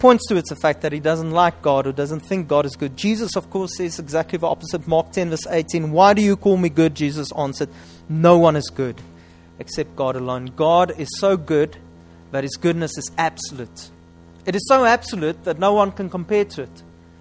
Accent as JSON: {"language": "English", "town": "Upington", "region": "Northern Cape", "country": "South Africa", "said": "I'm from Upington. It's close to the Namib Desert. There's nothing there."}